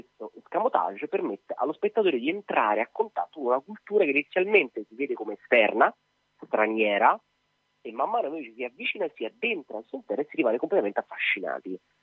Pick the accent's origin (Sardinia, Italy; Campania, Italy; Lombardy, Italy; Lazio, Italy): Lazio, Italy; Rome; Io sono l'unico straniero, perché sono romano